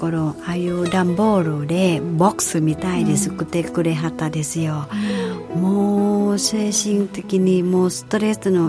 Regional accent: Thailand; Japanese is a second language; now in Japan; 神戸商業の時は多分私タイ人一人です。

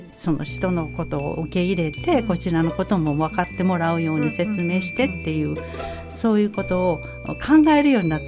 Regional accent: Kobe, Hyogo, Japan; 、神社の近くで育ったんですけど

